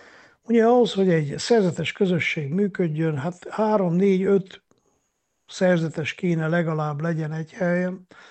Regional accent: Miercurea Ciuc, Harghita, Romania; born or raised there

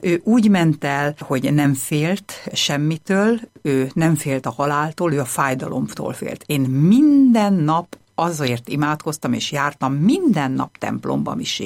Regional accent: Hungary; now in Germany; miután én egy magyar lány vagyok, aki beszél németül, de hát azért ugye mégse vagyok német

